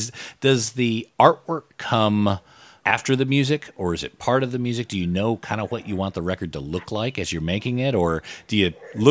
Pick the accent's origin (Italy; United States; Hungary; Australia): Australia; I'm from Australia.